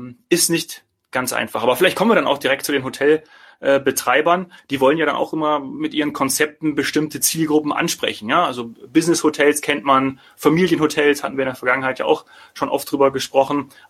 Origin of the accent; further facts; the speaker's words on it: Bad Arolsen, Hesse, Germany; Das ist bei uns in meinem Heimatort, in meinem Geburtsort Bad Arolsen